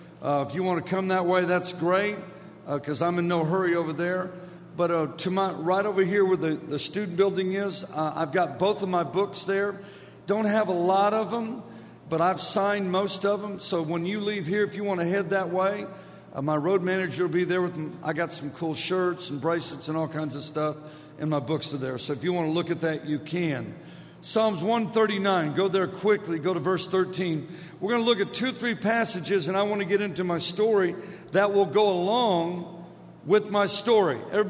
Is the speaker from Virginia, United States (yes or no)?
yes; Virginia, United States; born there; now in San Antonio, United States; I was born in Virginia, ended up in San Antonio, where I live now. Went to 24 different schools growing up, 5 different high schools my last year. Lived in about 20 states.